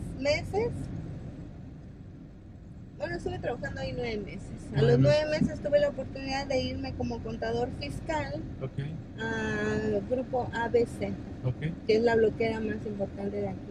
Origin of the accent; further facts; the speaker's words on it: Acayucan, Veracruz, Mexico; born there; Yo nací en Acayuca, en Veracruz.